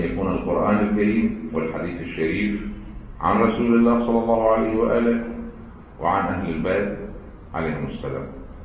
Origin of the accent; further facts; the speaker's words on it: Lebanon; بس هن بشر ونحن بشر، لبنانيين ونحن لبنانيين